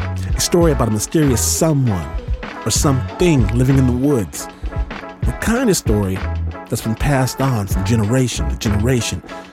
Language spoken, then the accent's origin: English; Michigan, United States; better than I know it for my home state of Michigan. That's true. Because growing up, and sometimes craziness, that was my safe space